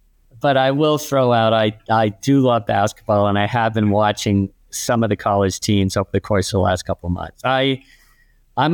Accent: Burlington, Vermont, United States; I grew up in Burlington, Vermont, and we were all about hockey.

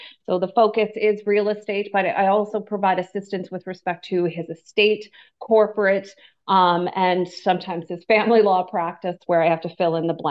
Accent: Port Dover, Ontario, Canada; also born or lived in Sarnia / Cochrane; now in Owen Sound, Canada; So I grew up in Norfolk County, so that's Port Dover, Ontario, and then my husband works for Ontario Power Generation, so I've had the joys of moving across the province. I've been based out of Sarnia, and then we were as far as Cochrane

